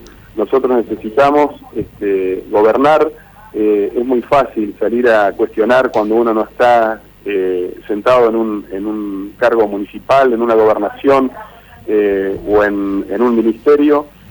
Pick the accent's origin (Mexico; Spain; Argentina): Argentina; Paraná, Entre Ríos; moved away as an adult; No, sí, por supuesto que sí, y con más razón para Paraná, mi ciudad natal. Yo soy paranaense, viví hasta los 25 años, obviamente, y tengo toda mi familia ahí.